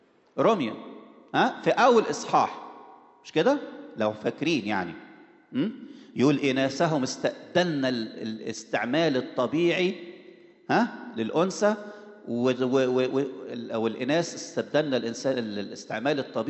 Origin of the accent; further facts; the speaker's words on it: Egypt; أغرس جواه إن إحنا لسنا من هذا العالم، مش إحنا كمصريين